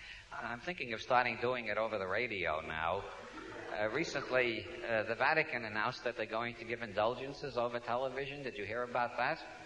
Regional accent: New York, United States; As you can tell from my accent, I come from New York. And people from New York, we all have this attitude

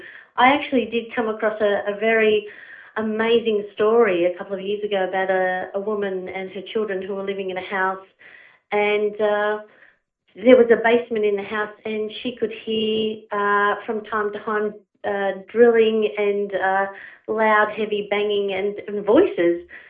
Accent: Blue Mountains, New South Wales, Australia; And I grew up in the Blue Mountains, which is just outside of Sydney, and it's completely honeycombed.

